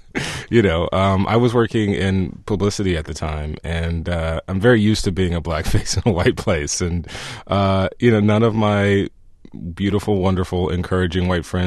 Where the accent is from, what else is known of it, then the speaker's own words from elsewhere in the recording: Houston, Texas, United States; But also, it was close to L.A., and, you know, I was from Houston, Texas.